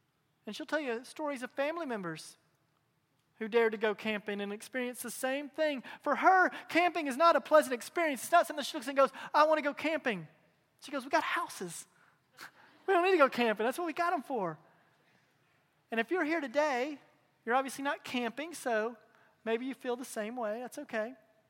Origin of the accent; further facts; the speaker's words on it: Kentucky, United States; I remember as a kid growing up in Kentucky, every late Memorial Day, every Labor Day, and throughout the summer, we'd go camp.